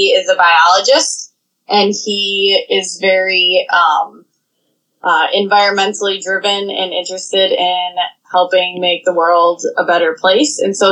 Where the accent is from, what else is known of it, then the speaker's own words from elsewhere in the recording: Cottage Grove, Minnesota, United States; Yeah, so I'm born and raised in Minnesota. I grew up in Cottage Grove, Minnesota